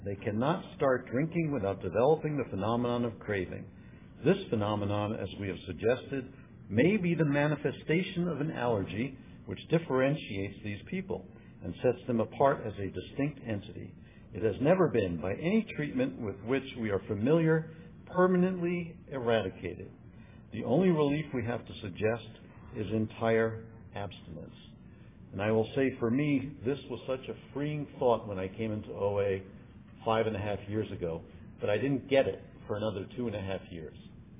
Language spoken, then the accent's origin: English; New York, United States; I'm from New York also, and the funny coincidence is my wife is from Cedarhurst, and Roberta's from Cedarhurst.